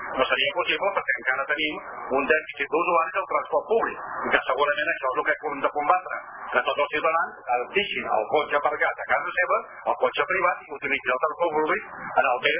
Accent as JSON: {"language": "Catalan", "region": "Catalonia", "country": "Spain", "said": "jo soc del Penedès"}